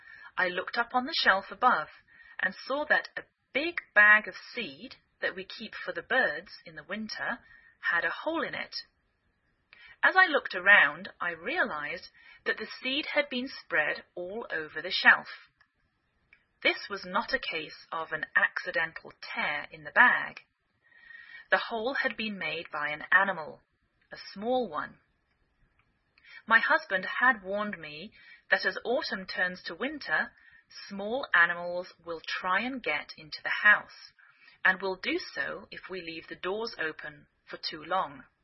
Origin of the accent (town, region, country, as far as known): England, United Kingdom; now in United States